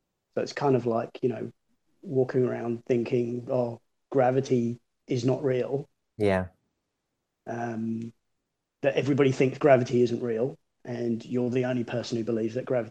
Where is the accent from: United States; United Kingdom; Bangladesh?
Bangladesh; I'd say to people, oh, I'm from Bangladesh